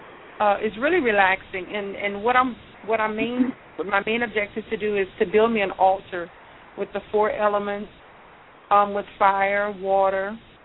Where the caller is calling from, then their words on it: Louisiana, United States; I'm calling from Louisiana.